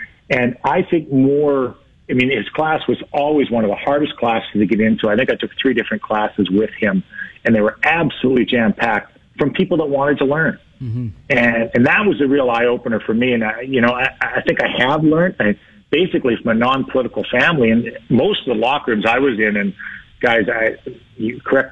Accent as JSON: {"language": "English", "town": "Toronto", "region": "Ontario", "country": "Canada", "tie": "born or raised there", "also_born_or_lived": "Timmins", "said": "I'm from Timmins, okay, my first 9 years are there, and there's it just doesn't exist. You know, it's a small mining town, and it doesn't exist. And then I grew up in the west end of Toronto, and, you know, largely raised by a single father"}